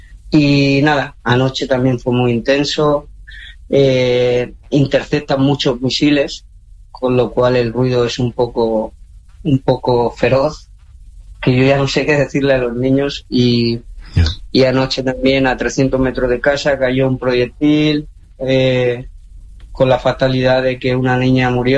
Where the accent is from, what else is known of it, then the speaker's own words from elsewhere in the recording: Elche, Valencian Community, Spain; now in Kuwait; Nosotros somos de Elche, de Alicante